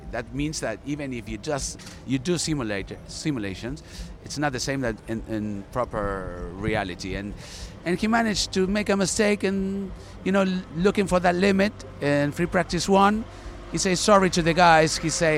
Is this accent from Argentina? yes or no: yes; Argentina; English is a second language; Obviously, I'm from Argentina, and my heart is part of it.